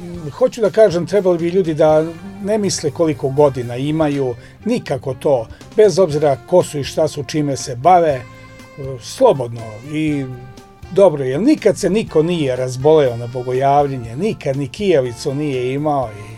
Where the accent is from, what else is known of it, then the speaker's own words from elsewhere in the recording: Gornja Trnava, Šumadija, Serbia; ja sam ovde Kragujevčanin, rođen sam u Gornjoj Trnavi, tačnije, inače za u Kragujevcu živim, tu mi je porodica moja, moji sinovi, moji unuci